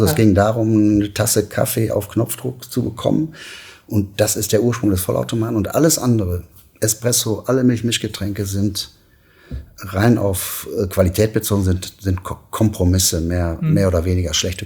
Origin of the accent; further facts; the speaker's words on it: Münster, North Rhine-Westphalia, Germany; Ich bin Münsteraner und ja, ich liebe die Stadt